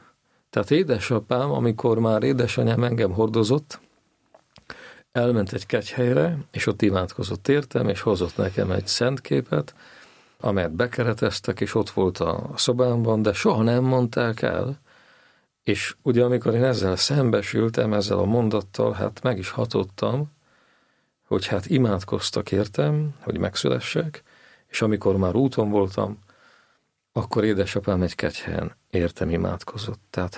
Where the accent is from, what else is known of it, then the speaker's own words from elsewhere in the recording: Babindol, Nitra Region, Slovakia; Édesapám a szülőfalumban, Bábindalon, ez a Zoborvidéken van, Nyitra mellett.